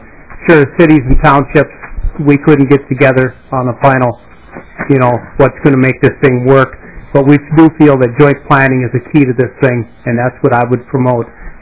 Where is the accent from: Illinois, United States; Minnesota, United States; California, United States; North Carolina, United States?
Minnesota, United States; Dover; from Dover, Minnesota.